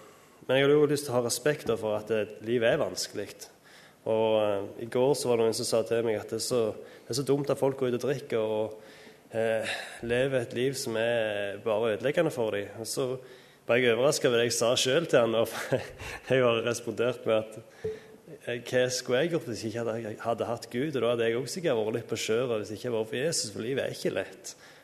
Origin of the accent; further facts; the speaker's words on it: Klepp, Rogaland, Norway; ja, og jeg er fra Klepp.